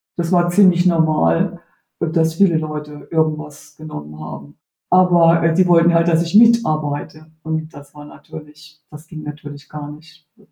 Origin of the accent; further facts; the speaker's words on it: Heidelberg, Baden-Württemberg, Germany; weil Heidelberg ist ja meine Heimatstadt und da wollte ich einfach mal wieder ankommen.